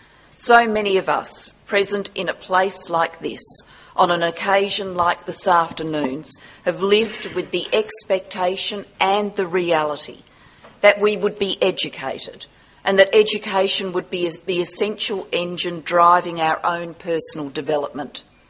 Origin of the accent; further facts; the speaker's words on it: Australia; accent: Australian; bit of courage to bring an Australian here to deliver a lecture. So at the outset, let me clarify, I am speaking English. There are no translation devices available. So please do your best to decode the accent.